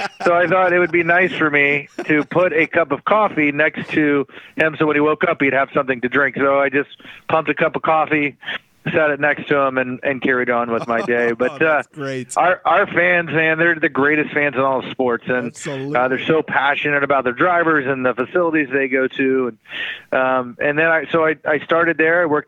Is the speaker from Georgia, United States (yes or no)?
yes; Atlanta, Georgia, United States; So I grew up in Atlanta and didn't really follow motorsports as a kid.